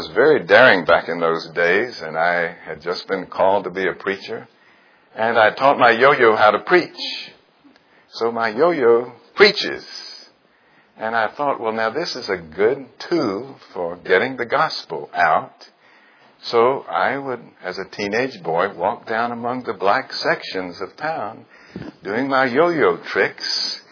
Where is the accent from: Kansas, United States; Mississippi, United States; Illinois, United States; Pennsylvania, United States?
Mississippi, United States; Jackson; When I was a young boy growing up in Jackson, Mississippi, which is right near to where we are, my one claim to fame was that I was state yo-yo champion.